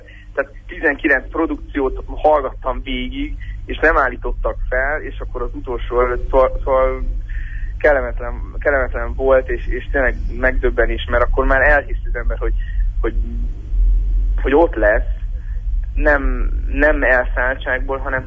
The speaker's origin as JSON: {"language": "Hungarian", "town": "Târgu Mureș", "region": "Mureș County", "country": "Romania", "said": "azt végeztem a művészeti egyetemben otthon Vásárhelyen"}